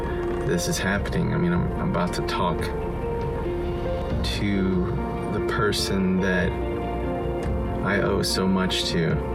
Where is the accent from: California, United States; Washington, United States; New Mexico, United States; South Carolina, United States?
South Carolina, United States; Rock Hill; born there; I was born on January 3rd, 1985 in Rock Hill, South Carolina.